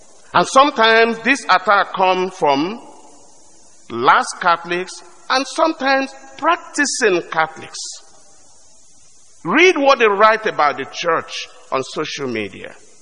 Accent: Nigeria; I'm from Nigeria originally. I don't know how many of you, pay attention to what is going on in the country of my birth.

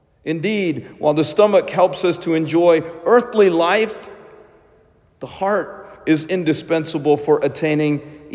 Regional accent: Little Rock, Arkansas, United States; It reminds me of what my home smelled like as a child growing up in Little Rock with my mom's Indian cooking.

